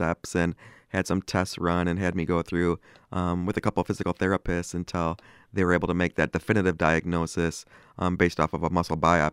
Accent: Traverse City, Michigan, United States; especially growing up in Traverse City where the winters are long times and quite harsh at times.

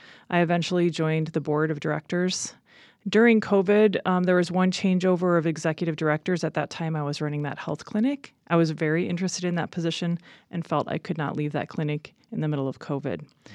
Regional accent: Midwest, United States; I'm from the Midwest. I grew up around the Great Lakes, and my sister was the first one to move to the West Coast

